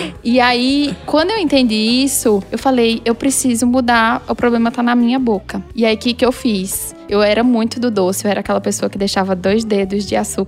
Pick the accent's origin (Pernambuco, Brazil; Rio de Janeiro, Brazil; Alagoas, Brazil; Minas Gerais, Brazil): Pernambuco, Brazil; Caruaru; moved away as an adult; Sou de Caruaru. Saí de Caruaru aos 22.